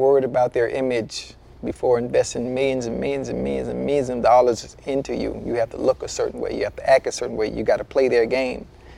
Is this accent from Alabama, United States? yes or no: no; Liberty City, Florida, United States; I wanted to show where I'm from. I'm from Liberty City